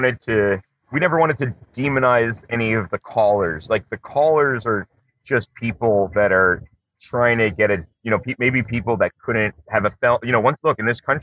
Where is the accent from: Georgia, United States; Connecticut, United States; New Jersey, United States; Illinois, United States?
New Jersey, United States; it may have been born and raised in New Jersey